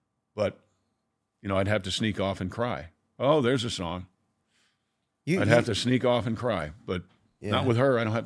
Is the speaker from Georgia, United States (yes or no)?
no; New York, United States; look, I'm from New York. That stuff just doesn't work.